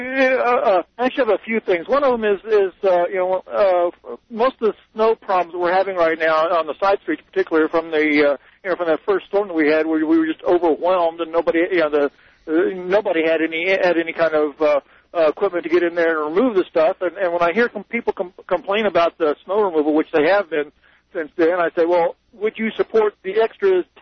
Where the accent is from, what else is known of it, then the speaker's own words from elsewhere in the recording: Oklahoma, United States; also born or lived in Texas; now in Colorado; I'm from Oklahoma and Texas primarily, and you know, with all the ice storms have just moved through there, that's what we really learned to drive in.